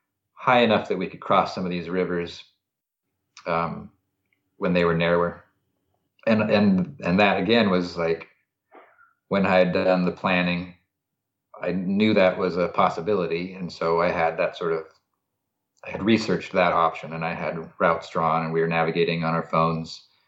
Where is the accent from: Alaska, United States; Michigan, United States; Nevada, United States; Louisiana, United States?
Alaska, United States; McGrath; all the parts of it that I can relate to from growing up in McGrath are all really accurate.